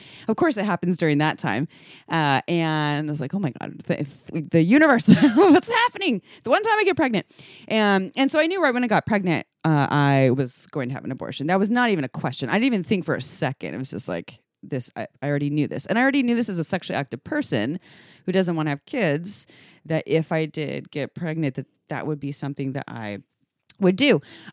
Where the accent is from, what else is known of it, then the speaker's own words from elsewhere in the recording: Santa Cruz, California, United States; I was raised in Santa Cruz